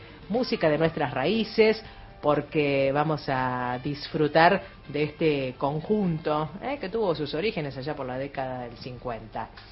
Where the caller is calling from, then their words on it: Gualeguaychú, Entre Ríos, Argentina; de Gualeguaychú, provincia de Entre Ríos.